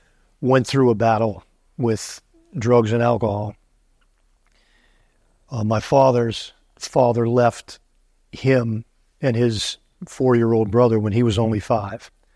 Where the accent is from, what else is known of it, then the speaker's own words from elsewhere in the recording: New Orleans, Louisiana, United States; as a kid growing up in New Orleans, we had no basements.